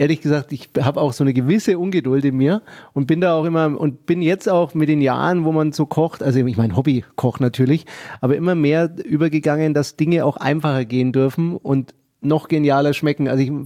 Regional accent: Nuremberg, Bavaria, Germany; Ja, und ich bin ja auch ein Nürnberger

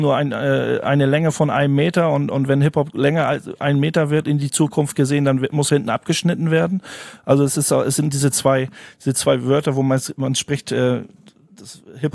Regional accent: Bronx, New York, United States; auch wenn ich in der South Bronx aufgewachsen bin, ich bin am Rande der Gesellschaft aufgewachsen.

